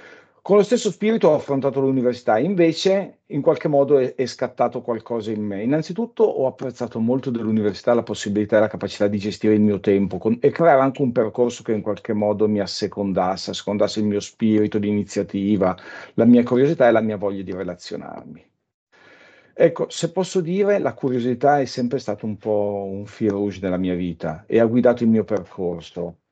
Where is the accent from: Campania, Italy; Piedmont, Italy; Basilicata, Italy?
Piedmont, Italy; Turin; born there; io innanzitutto sono nato a Torino e questo secondo me ha un qualche valore per il carattere abbastanza peculiare di noi sabaudi